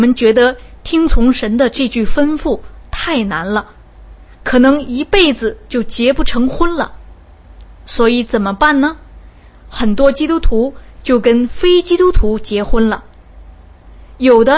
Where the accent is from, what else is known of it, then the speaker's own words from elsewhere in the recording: China; 我们中国人都知道一个典故，叫做破釜沉舟